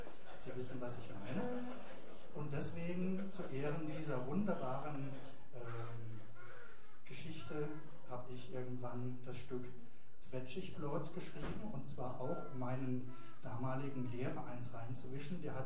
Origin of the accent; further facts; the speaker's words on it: Bavaria, Germany; Ich komme aus Mainfranken. Die Leute dort sind ähnlich trinkfest wie die Trierer, aber auf anderen Gebieten.